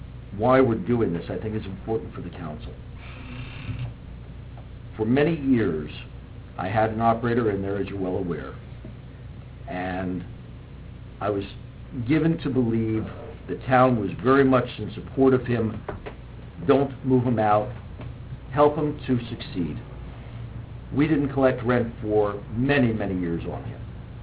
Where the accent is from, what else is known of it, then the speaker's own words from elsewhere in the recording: Flemington, New Jersey, United States; now in Florida, United States; I don't live here. I live in Florida. I'm not here on a daily basis. I grew up in Flemington, so I know the Washington Theater and grew up with it